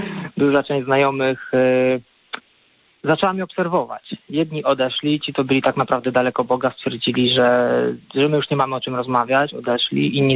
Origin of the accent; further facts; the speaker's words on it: Lublin, Lublin Voivodeship, Poland; z racji, że pochodzę z Lublina, to jestem zobowiązany.